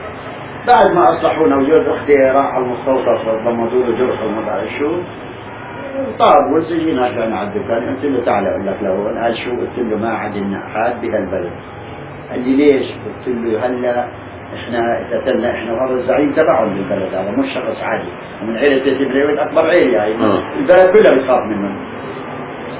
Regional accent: Palestine; واحنا فلسطينيين

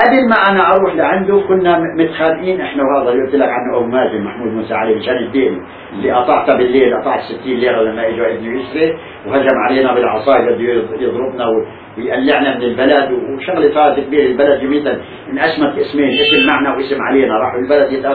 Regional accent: Palestine; واحنا فلسطينيين

